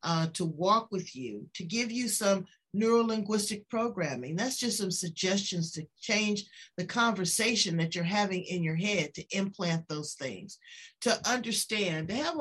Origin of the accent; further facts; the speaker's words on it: Los Angeles, California, United States; I'm 59 years old. And I know that life has been so good to me. You know, but I'm from South Central LA. So I have walked the walk and talked the talk.